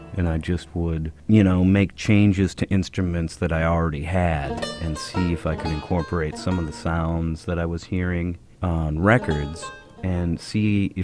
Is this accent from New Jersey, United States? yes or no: no; St. Paul, Minnesota, United States; Well, I grew up in St. Paul, Minnesota, and started playing in the mid-1970s and being interested in music that I heard.